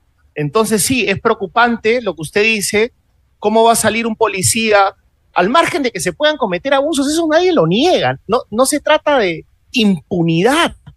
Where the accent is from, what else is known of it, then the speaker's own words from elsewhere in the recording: Peru; tenemos derecho, como peruanos en general